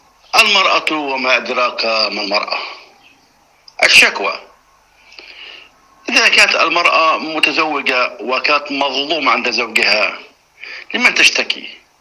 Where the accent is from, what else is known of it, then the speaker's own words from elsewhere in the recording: Jordan; هنا عندنا في الأردن في طب الأسرة